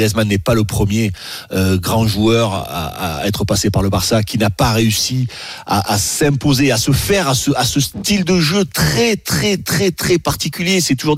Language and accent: French; France; nous on est français.